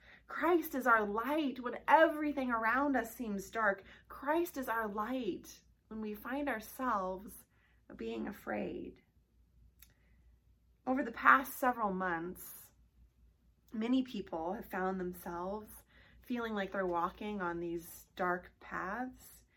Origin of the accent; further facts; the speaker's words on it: Nebraska, United States; I'm from Nebraska, so I don't have a ton of hiking experience